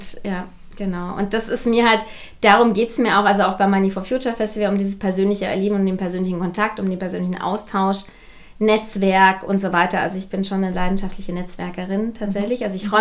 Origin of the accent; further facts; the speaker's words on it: Munich, Bavaria, Germany; Ja, das hat sich aufgebaut in München tatsächlich, aus meiner Heimatstadt.